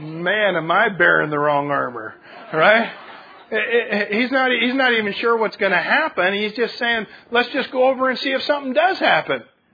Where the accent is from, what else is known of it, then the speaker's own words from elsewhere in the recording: Wyoming, United States; Man, I'm from Wyoming, and that didn't even sound good.